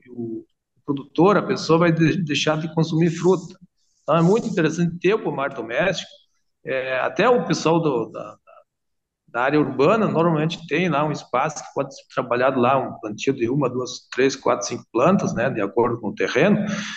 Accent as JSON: {"language": "Portuguese", "town": "Pouso Novo", "region": "Rio Grande do Sul", "country": "Brazil", "tie": "born or raised there", "said": "Não sei se tem espumosa, na minha terra, lá no Pouso Novo, ainda tem."}